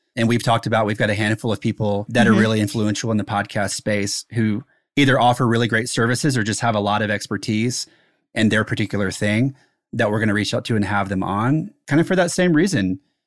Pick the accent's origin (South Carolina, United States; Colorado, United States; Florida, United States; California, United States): South Carolina, United States; We grew up in the same town. I didn't know him there, but I grew up in South Carolina.